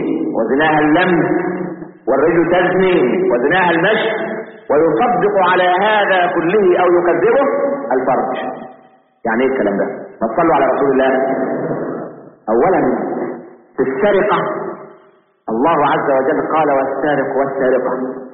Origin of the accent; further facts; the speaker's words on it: Egypt; والعلمانيين اللي عندنا في مصر